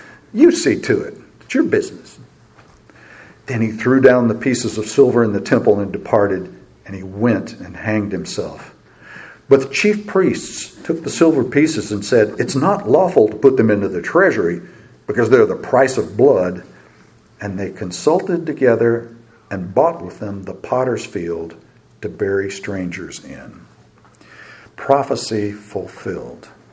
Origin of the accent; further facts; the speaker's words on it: Scotland, United Kingdom; As a Scottish guy, I can't waste paper like that, so here we go.